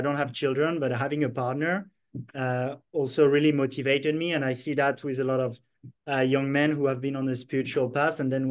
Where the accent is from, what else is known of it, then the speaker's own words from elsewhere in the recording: France; So I'm from France originally and grew up in with a traditional, let's say, Western diet with like a lot of meat and cheese and bread